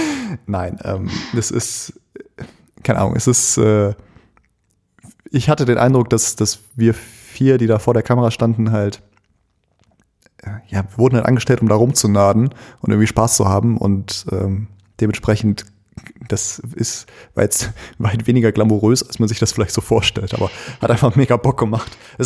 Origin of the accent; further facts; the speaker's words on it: North Rhine-Westphalia, Germany; ich bin ja Rheinländer